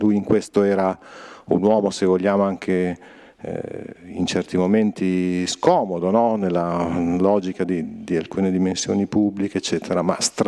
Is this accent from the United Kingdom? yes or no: no; Brazil; vengo dal Brasile dove questa cosa è evidente in un modo totale